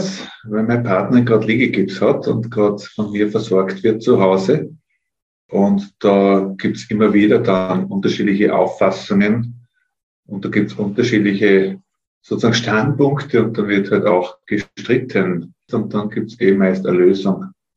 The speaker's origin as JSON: {"language": "German", "town": "Telfs", "region": "Tyrol", "country": "Austria", "tie": "born there", "said": "Ich bin ja in Telfs in Tirol geboren, bin der zweite Sohn von 5 Söhnen."}